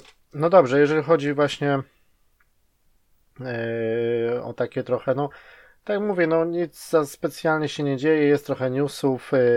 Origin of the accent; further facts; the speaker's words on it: Łódź, Łódź Voivodeship, Poland; tutaj, gdzie się mieszka, do Polski, do Łodzi, skąd pochodzę.